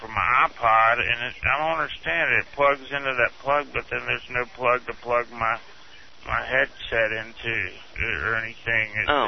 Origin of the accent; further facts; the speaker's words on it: Baton Rouge, Louisiana, United States; Like, in my hometown of Baton Rouge, they have a lot of competition. Like, that's a highly educated city, you know?